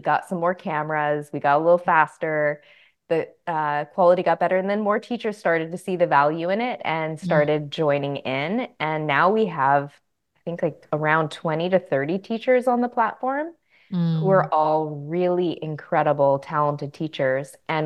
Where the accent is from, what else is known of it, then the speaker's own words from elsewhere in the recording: California, United States; moved away as an adult; now in Canada; I was raised in California. I was born in Canada, raised in California, and decided to move back to British Columbia. And when I did in my mid-20s